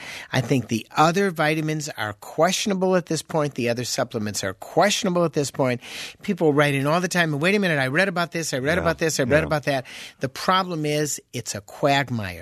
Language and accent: English; Chicago, Illinois, United States; I remember I grew up in Chicago and we didn't have air conditioning in our house